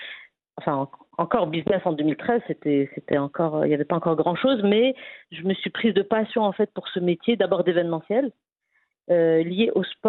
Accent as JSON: {"language": "French", "town": "Rabat", "region": "Rabat-Salé-Kénitra", "country": "Morocco", "tie": "born or raised there", "lives_now": "Casablanca, Morocco", "said": "moi, j'ai grandi à Rabat, donc je découvrais un peu la ville."}